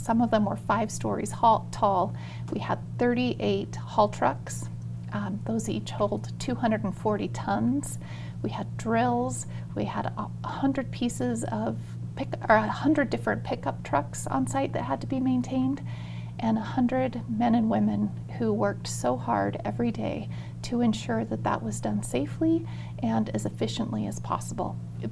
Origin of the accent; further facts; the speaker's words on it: Ely, Minnesota, United States; I moved away from Ely after I graduated, went to college, and then pursued some other career opportunities. But Ely kept calling my name.